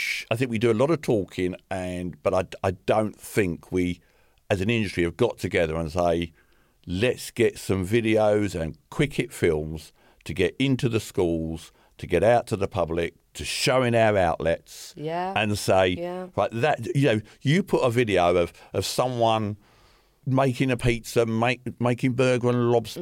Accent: London, United Kingdom; growing up in the East End of London

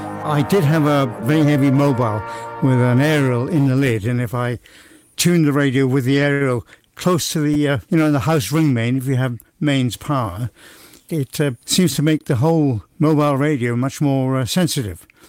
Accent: Newport, Wales, United Kingdom; I grew up in Newport, went to school, of course.

